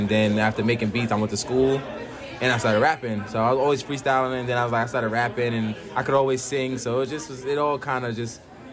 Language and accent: English; Brooklyn, New York, United States; I grew up in Brooklyn, New York. So in Brooklyn, violence is everywhere.